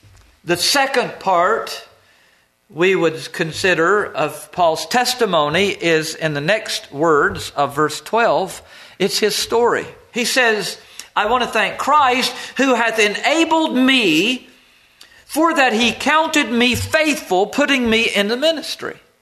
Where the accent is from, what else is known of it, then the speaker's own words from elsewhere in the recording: North Carolina, United States; born there; now in Maine, United States; I'm in Maine, and I was born in North Carolina. I'm here serving the Lord.